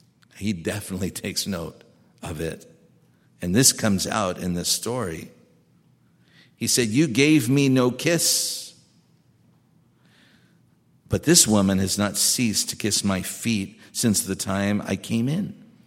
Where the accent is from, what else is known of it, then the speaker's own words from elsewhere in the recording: United States; I'm from America.